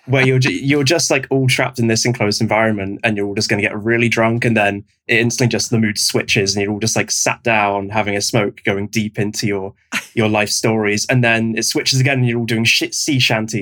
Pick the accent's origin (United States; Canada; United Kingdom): United Kingdom; South West England; I'm from Devon, the southwest of England, and seagulls go at you.